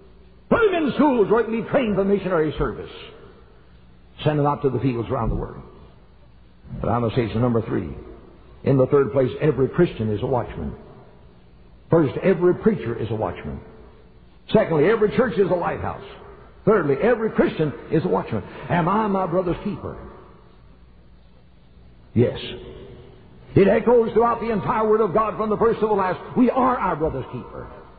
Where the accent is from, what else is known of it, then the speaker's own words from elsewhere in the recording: Chattanooga, Tennessee, United States; I said, Dr. Wadsworth … I'm from Chattanooga.